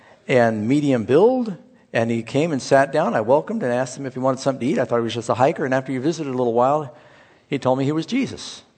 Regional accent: California, United States; You know, I'm from California, and not far away is where Jim Jones had his temple.

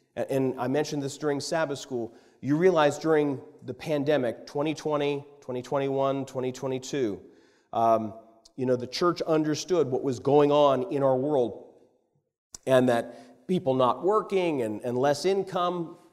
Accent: South Carolina, United States; And she knew I'm from South Carolina.

